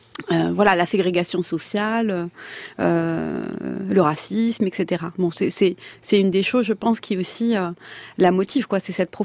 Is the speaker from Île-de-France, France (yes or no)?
yes; Paris, Île-de-France, France; born there; je suis franco-algérienne, je suis née à Paris, mais voilà, j'ai la double nationalité.